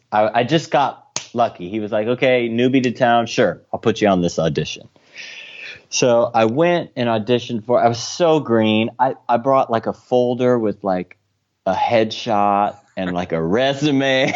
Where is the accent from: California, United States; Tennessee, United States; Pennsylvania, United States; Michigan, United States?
Michigan, United States; Grand Rapids; now in Chicago, United States; it's a very sort of easy move when you're in the Midwest, because I was from Grand Rapids, Michigan. We went to school in Kalamazoo, Michigan